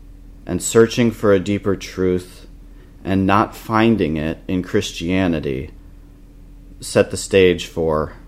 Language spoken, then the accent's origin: English; Rochester, United States; So I grew up here in Rochester, the oldest of 4 boys, and we were raised Roman Catholic.